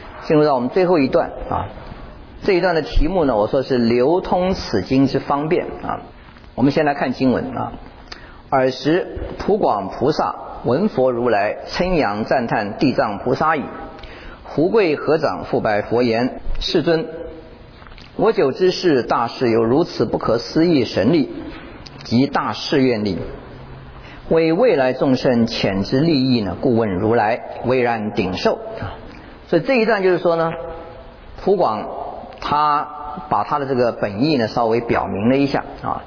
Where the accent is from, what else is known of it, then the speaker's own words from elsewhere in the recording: China; 可是我们中国人还是习惯两个脚跪下去啊